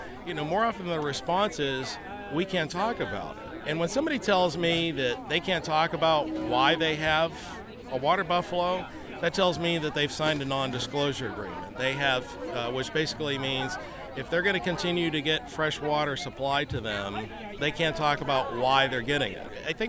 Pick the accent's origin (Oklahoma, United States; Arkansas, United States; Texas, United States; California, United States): Texas, United States; Pilot Point; also born or lived in Decatur; I'm from Pilot Point, Texas, formerly of Decatur, Texas.